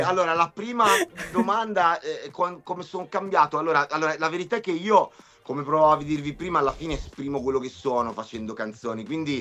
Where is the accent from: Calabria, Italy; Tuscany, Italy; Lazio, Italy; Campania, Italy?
Tuscany, Italy; Carrara; con il quale ho studiato per tanti anni a Carrara, quindi dove sono originario io